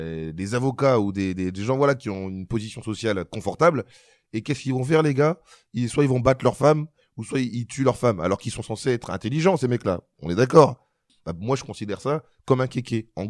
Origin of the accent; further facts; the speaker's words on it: Marly-Gomont, Hauts-de-France, France; parce que je jouais au foot quand j'étais gamin à Marly Gaumont